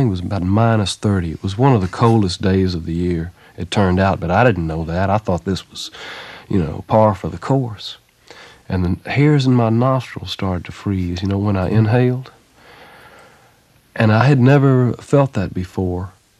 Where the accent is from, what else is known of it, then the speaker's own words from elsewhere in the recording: Southern United States, United States; As a Southerner, I have a genuine prejudice against Northern American cities.